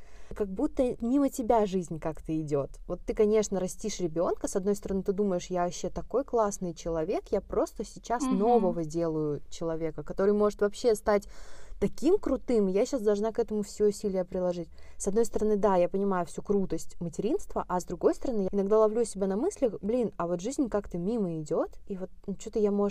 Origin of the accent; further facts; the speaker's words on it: Ivanteyevka, Moscow Oblast, Russia; я переехала из Ивантеевки, из своей, из родного моего города, когда мы с мужем съехались.